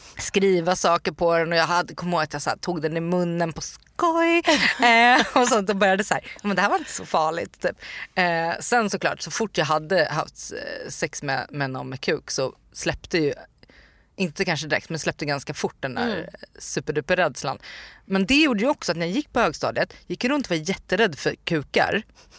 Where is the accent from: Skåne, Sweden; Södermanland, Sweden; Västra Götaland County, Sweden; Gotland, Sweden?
Södermanland, Sweden; Nyköping; Uppväxt i Nyköping, så att det är en liksom mindre stad. Jag pluggade i gymnasiet i Stockholm, och jag gick liksom högstadiet i Nyköping.